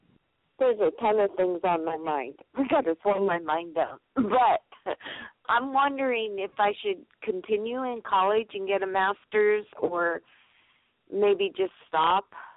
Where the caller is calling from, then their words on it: California, United States; California.